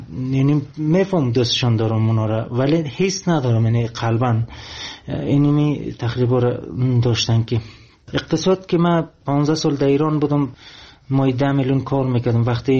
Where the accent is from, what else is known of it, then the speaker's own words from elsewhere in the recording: Afghanistan; also born or lived in Iran; من افغانی هستم